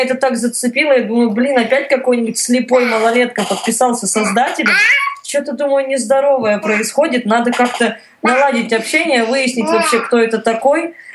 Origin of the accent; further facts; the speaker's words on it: Novosibirsk, Novosibirsk Oblast, Russia; а я такая классная из Новосибирска